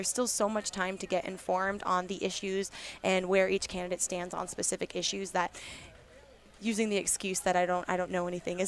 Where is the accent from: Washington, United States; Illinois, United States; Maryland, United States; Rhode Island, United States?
Washington, United States; Like I'm from Washington State, so I have all of my ballots are sent here to Dominican